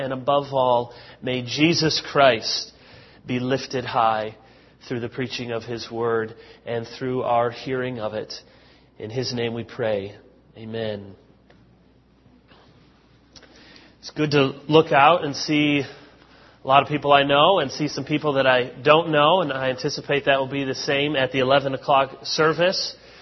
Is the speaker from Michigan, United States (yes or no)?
yes; Grand Rapids, Michigan, United States; also born or lived in Chicago; I was born in Chicago. I grew up mostly in Grand Rapids, went to Hope College, which is over there in Holland